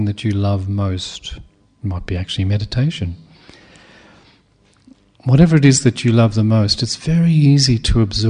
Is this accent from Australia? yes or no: yes; Melbourne, Victoria, Australia; from Australia, Melbourne. In Australia now, mindfulness is mainstream.